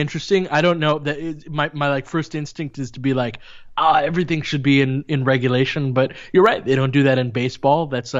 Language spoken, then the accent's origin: English; Littlerock, California, United States; grew up in the Antelope Valley, which I did. I grew up in Little Rock